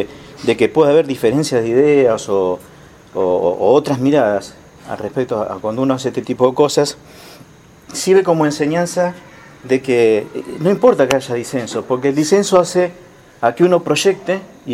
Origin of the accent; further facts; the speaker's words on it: Junín, Buenos Aires Province, Argentina; Y cuando vuelvo a Junín, yo soy oriundo de Junín